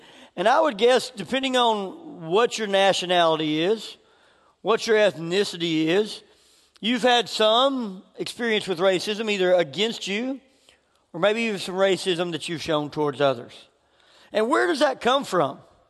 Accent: Memphis, Tennessee, United States; I grew up in Memphis, Tennessee, which I believe is one of the most racist cities in our nation. It's about 50% black and about 50% white.

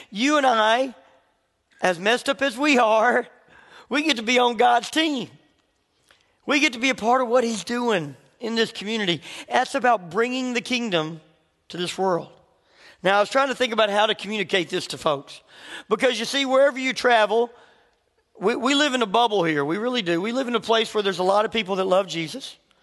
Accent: Memphis, Tennessee, United States; You know, when I grew up in Memphis.

